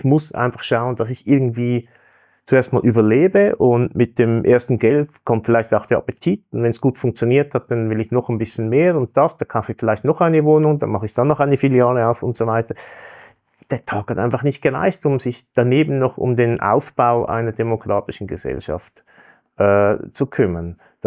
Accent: Switzerland; Und ich komme aus der Schweiz

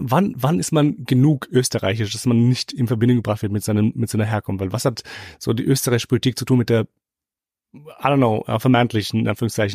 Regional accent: Kosovo; now in Germany; weil wir sind aus dem Kosovo.

